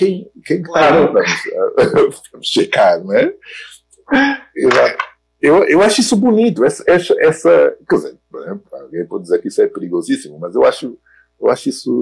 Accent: Angola; eu sou angolano

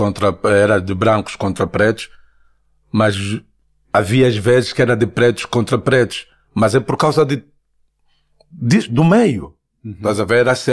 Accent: Luanda, Angola; Eu sou de Luanda, meu. Cresci na banda.

